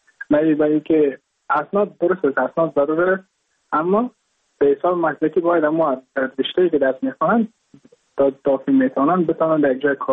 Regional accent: Mazar-i-Sharif, Balkh, Afghanistan; moved away as an adult; now in India; از مزار شریف هستم، از قریه شیرآباد که از قریه درفتاده مزار شریف بخش میباشم، که ما در سال 2019 ماه جون به هندوستان آمدم

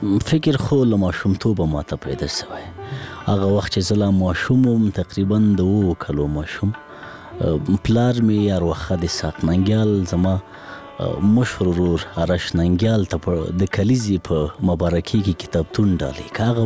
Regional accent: Laghman, Afghanistan; زه په لغمان کې پیدا شوم، په لغمان کې رالوی شوم، خوانځي مې په لغمان کې لوستې، هغه کتابو او تعلیم او کتابچی او قلم سره زه په لغمان کې آشنا شوم.

